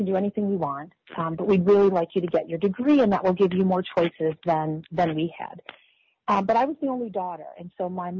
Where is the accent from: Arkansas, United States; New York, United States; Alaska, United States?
New York, United States; Greece; I grew up in Rochester, New York, and actually a town called Greece, New York, which sits right up on Lake Ontario.